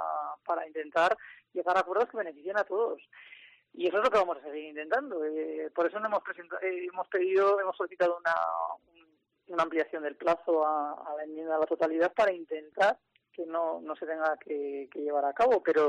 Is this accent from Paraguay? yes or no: no; La Rioja, Spain; para mí es una vergüenza el que como riojana tengamos que seguir sosteniendo a una consejera que además es una transfuga